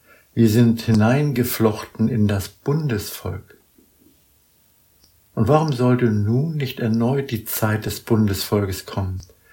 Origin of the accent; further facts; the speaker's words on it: Germany; Ich bin Deutsche und ich bin Adoptivsohn Israels.